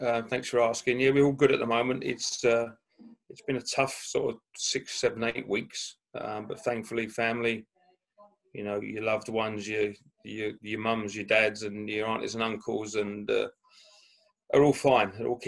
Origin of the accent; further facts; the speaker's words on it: Stevenage, East of England, United Kingdom; I was brought up in Stevenage in Hertfordshire.